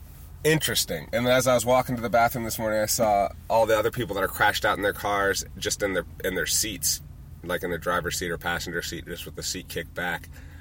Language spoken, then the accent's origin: English; Jacksonville, Florida, United States; I'm driving to go see my best friend from my hometown in Jacksonville, Florida.